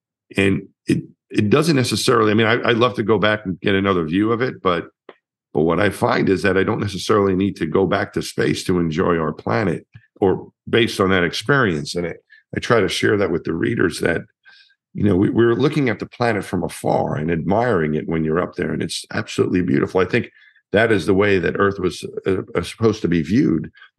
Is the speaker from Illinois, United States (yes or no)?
no; Franklin Square, New York, United States; when I was a kid, I was from my hometown in Long Island. Franklin Square was the name of the town, and that was my whole world.